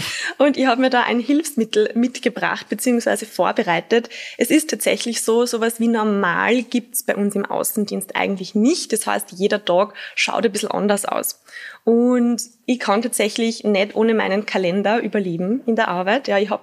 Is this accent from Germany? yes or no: no; Salzburg, Austria; Ich bin ursprünglich Salzburgerin.